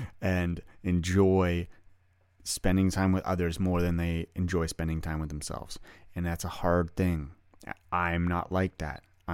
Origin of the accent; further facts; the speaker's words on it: Canada; I'm a Canadian boy, played hockey.